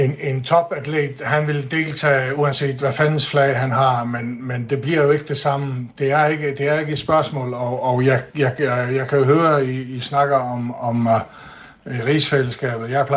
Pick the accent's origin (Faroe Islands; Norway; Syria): Faroe Islands; Jeg er færing, jeg er født på Færøerne, jeg er færing, og jeg har altid været færing, og jeg vil aldrig blive andet.